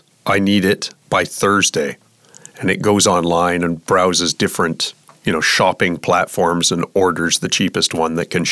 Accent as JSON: {"language": "English", "country": "Canada", "said": "I am not super familiar with this, you know, as a Canadian."}